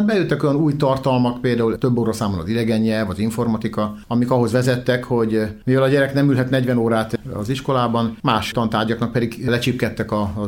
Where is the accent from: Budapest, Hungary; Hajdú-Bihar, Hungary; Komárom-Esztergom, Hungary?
Hajdú-Bihar, Hungary; Debrecen; kiderült, hogy én debreceni vagyok, még akkor is, hogyha Szolnokról jöttem haza